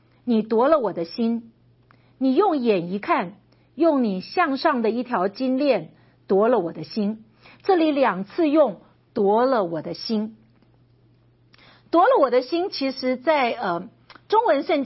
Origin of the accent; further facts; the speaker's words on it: China; 所以你看到我们中国人说回眸一笑什么百媚生